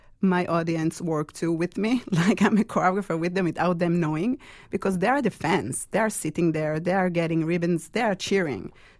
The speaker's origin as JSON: {"language": "English", "country": "Israel", "said": "I'm from Israel, and in Israel, soccer, it's a big male sport, huge."}